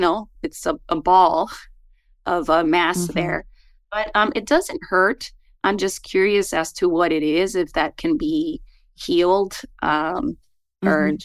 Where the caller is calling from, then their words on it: Kerman, California, United States; I'm calling from Kerman, California.